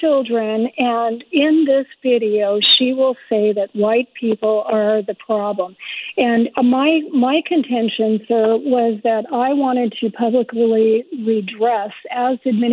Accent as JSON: {"language": "English", "town": "Hood River", "region": "Oregon", "country": "United States", "said": "So what I'm calling about, I'm from Hood River."}